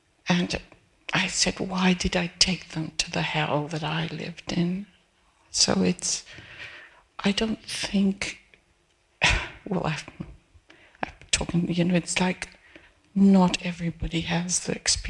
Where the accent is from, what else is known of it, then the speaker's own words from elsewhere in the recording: Peru; I come from South America. I was born in Peru.